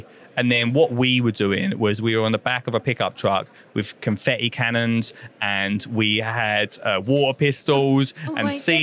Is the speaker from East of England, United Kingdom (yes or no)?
yes; East of England, United Kingdom; And then back to my hometown in Essex as well.